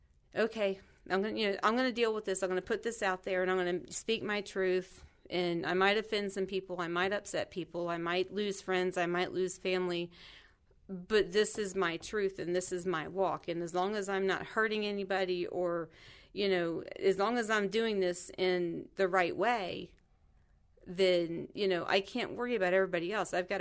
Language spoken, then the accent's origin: English; Kentucky, United States; because I grew up in Kentucky, so it was Baptist churches and then like the Christian churches that are more, a little more fundamentalist based.